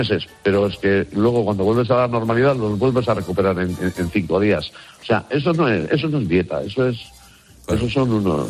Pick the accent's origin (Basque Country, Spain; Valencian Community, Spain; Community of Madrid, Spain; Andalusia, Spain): Basque Country, Spain; los buenos comedores que somos los vascos en general.